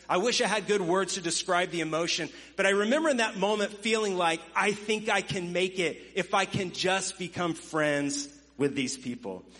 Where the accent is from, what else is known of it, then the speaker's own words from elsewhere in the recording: Florida, United States; moved away as an adult; I grew up in Florida, and I was moved to Washington State. So 3,000 miles away from home